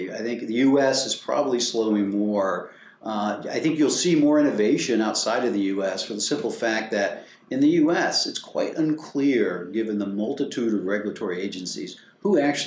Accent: Bayou La Batre, Alabama, United States; I grew up in Bayou LaBattery, Alabama, so the deep, deep south.

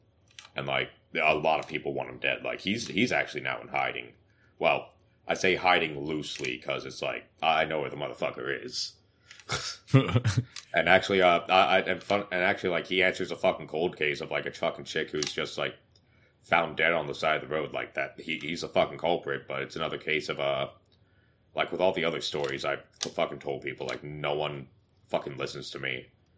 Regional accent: Pennsylvania, United States; Like, my hometown, that was the old stomping grounds of the Johnston Brothers gang, who had the cops in their pocket. Of course, the area is just as corrupt as it was then. It's just that, like, with hard drugs, like, you can report to, like, especially the stateies in my part of Pennsylvan

